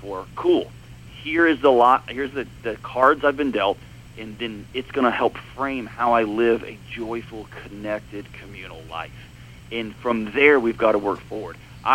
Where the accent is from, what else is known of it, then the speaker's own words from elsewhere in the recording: Texas, United States; I'm from Texas, and so we obviously are crazy about our football.